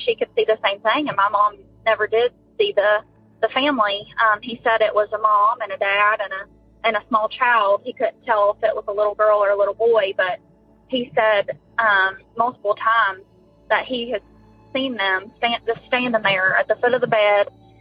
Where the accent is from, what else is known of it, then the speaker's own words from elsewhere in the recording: West Virginia, United States; I'm from West Virginia.